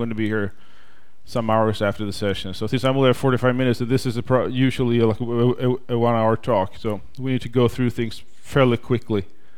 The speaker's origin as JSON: {"language": "English", "country": "Sweden", "said": "we are almost neighboring countries, since I'm from Sweden, so we just have the Baltic Sea right between us."}